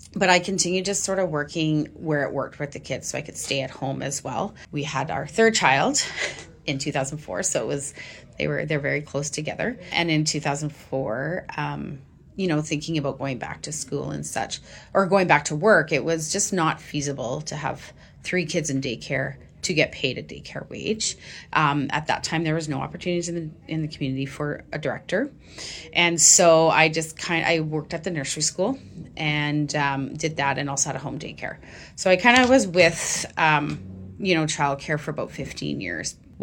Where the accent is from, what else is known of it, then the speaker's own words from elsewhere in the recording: Stonewall, Manitoba, Canada; now in Portage la Prairie, Canada; Nope, I'm actually originally from Stonewall. Yeah, and then I met my husband, and we moved here when my youngest son was about 9 months old.